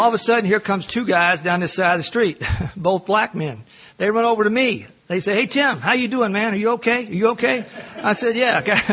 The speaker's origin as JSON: {"language": "English", "region": "Kentucky", "country": "United States", "tie": "born or raised there", "said": "Now, I'm an Irish Catholic from Kentucky, all right? Grew up the oldest of seven kids."}